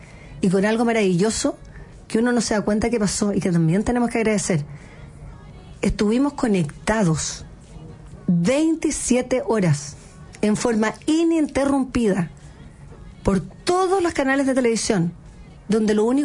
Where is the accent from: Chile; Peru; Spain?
Chile; nosotros como chilenos